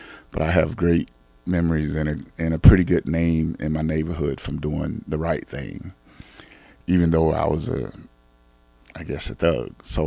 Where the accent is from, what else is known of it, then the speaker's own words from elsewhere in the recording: Fort Lauderdale, Florida, United States; moved away as an adult; Anyway, I'm originally from Florida. You know, I came here, I moved to the Northwest in 2003, but I was raised on a farm out west of Fort Lauderdale. And I love the country life. I'm a country boy.